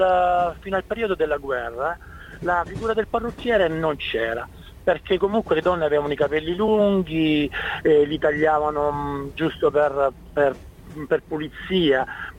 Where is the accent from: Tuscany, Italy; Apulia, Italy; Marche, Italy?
Apulia, Italy; Latiano; È stata mia mamma nel mio paese, che è una provincia di Brindisi, si chiama Latiano